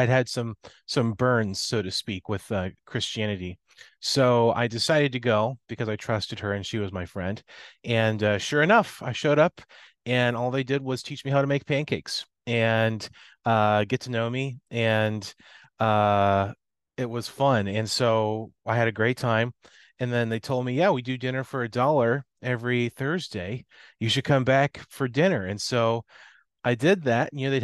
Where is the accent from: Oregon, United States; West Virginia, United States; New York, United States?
West Virginia, United States; Ripley; So, you know, I grew up in Ripley, West Virginia. It's a small town, roughly 4,000 people, and it's very Baptist, a lot of fundamentalists, sprinkling of Methodists here and there.